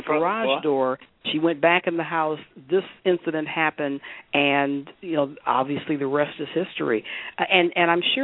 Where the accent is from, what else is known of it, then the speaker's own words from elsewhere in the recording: Michigan, United States; now in Massachusetts, United States; including my home state of Michigan, have some kind of stand your ground law. Thank God, here in Massachusetts, we don't have it